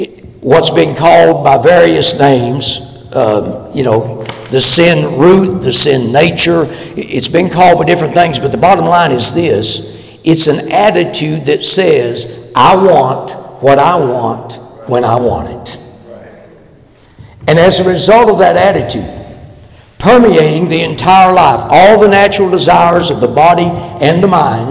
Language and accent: English; Kentucky, United States; I grew up in East Kentucky, and my parents were not Christians, and truthfully, most of the churches in our region were just